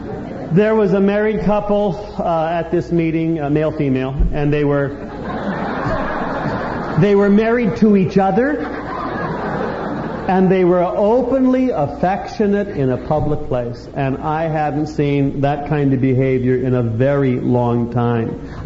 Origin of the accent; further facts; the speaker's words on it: San Jose, California, United States; and I grew up in San Jose, and we would go over to Santa Cruz and Capitola and drink Red Mountain wine